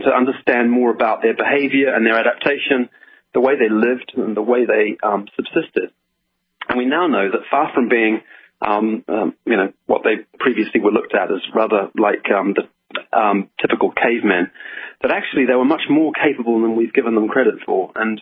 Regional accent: New Zealand; moved away as an adult; also born or lived in Oxford, United Kingdom; I grew up in New Zealand, and I went to Oxford following some postdoctoral work in New Zealand, and I was there since 2001.

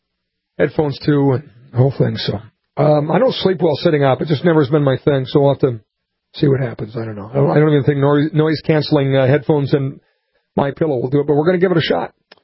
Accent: Montevideo, Minnesota, United States; He was from Granite Falls. I was from Montevideo.

